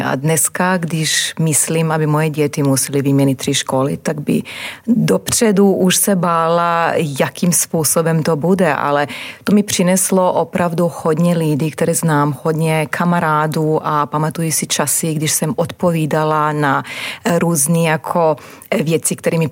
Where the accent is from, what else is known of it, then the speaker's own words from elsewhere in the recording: Požega, Požega-Slavonia County, Croatia; Czech is a second language; moved away as an adult; now in Czech Republic; Pocházím z Chorvatska, narodila jsem se v Požeze, je to oblast Slavonia, mezi Maďarskem, Bosnou a Hercegovinou a Srbskem. Strávila jsem tam nádherný čas a bydlela jsem nějaký 30 let.